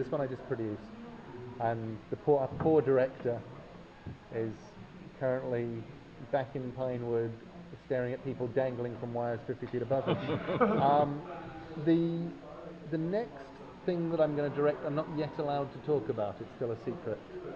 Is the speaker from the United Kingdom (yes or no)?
yes; England, United Kingdom; Shut up, because we're English.